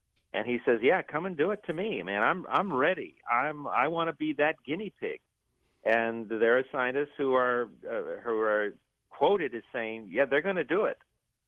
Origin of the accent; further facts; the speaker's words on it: Montebello, California, United States; also born or lived in East Los Angeles; It reminds me when I was growing up in East L.A. and then Montebello, which is a town over.